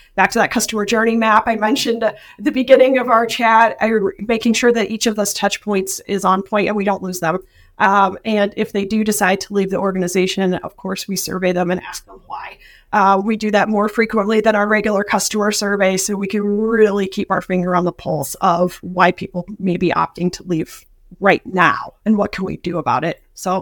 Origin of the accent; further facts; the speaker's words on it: Iowa, United States; because I'm from Iowa in the Midwest.